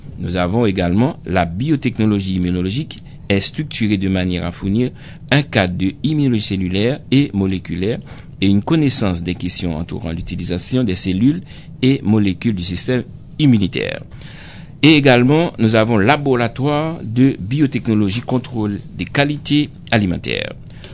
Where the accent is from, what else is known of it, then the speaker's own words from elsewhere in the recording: Haiti; Chez nous, en Haïti, par exemple